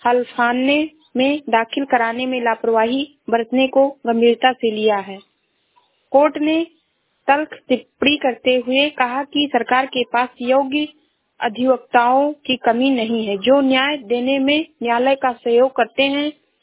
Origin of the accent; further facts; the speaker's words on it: Shravasti, Uttar Pradesh, India; मैं जिला श्रावस्ती से हूँ।